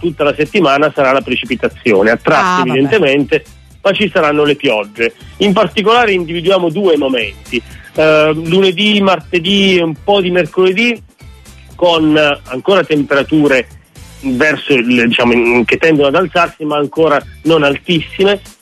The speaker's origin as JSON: {"language": "Italian", "town": "Naples", "region": "Campania", "country": "Italy", "said": "da napoletani"}